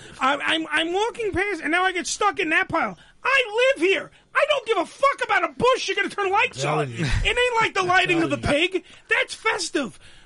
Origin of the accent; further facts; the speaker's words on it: New York, United States; Maybe I'm a little jaded because I'm a New Yorker.